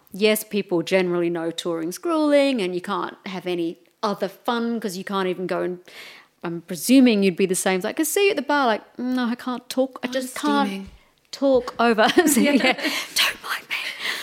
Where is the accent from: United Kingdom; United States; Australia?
Australia; Melbourne, Victoria; I'm from Melbourne.